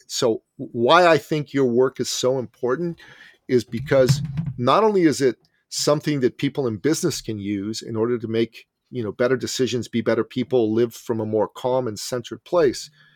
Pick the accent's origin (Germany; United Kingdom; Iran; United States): Iran; moved away; I'm originally an immigrant from the Middle East. I'm a Christian from Iran, and I grew up during the Islamic Revolution. I was 11 years old in 1978